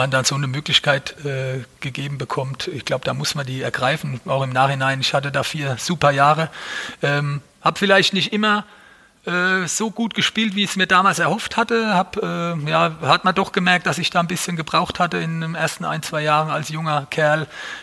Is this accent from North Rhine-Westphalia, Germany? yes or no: no; Mannheim, Baden-Württemberg, Germany; born there; für mich als Mannheimer, als geborener Mannheimer auch eine super Sache gewesen